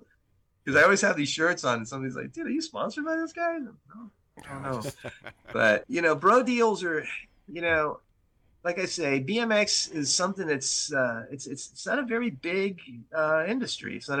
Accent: Florida, United States; Was, you're not afraid of snakes? I go, dude, I'm from Florida.

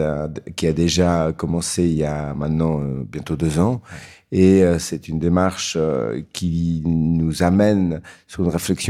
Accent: Spain; je viens d'un pays qui se pose ces questions, puisque je suis originaire de l'Espagne

